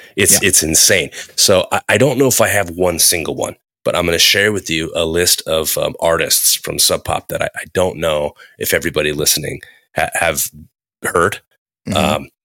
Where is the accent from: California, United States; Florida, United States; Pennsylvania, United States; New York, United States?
California, United States; San Francisco; Born and bred, man. Born and raised in San Francisco.